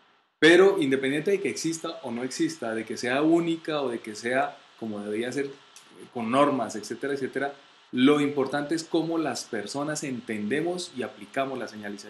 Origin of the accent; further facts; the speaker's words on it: Colombia; Yo como colombiano soy al revés.